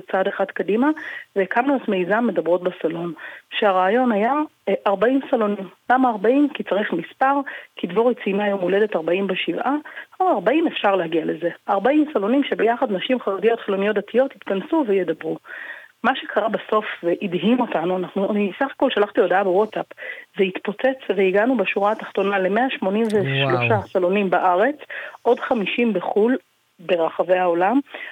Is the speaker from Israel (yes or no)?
yes; Tel Aviv, Tel Aviv District, Israel; שגדלתי בתל אביב, הייתי ילדה חרדית בתל אביב